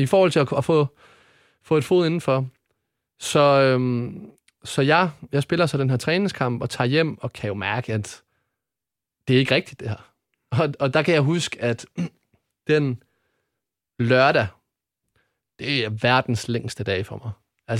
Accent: Odense, Region of Southern Denmark, Denmark; Jeg kom jo fra Odense. Kommer fra Odense.

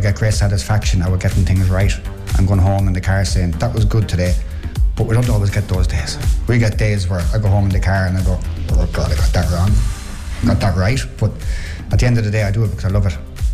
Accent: Athlone, Westmeath, Ireland; from Athlone.

